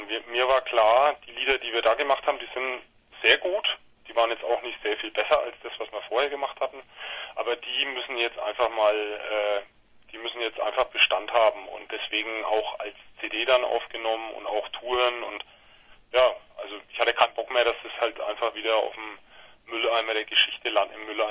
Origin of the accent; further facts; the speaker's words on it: Nuremberg, Bavaria, Germany; Wir kommen aus Nürnberg.